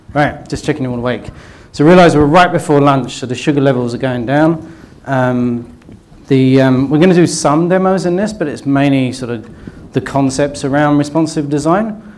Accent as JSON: {"language": "English", "region": "England", "country": "United Kingdom", "said": "It's because I'm English"}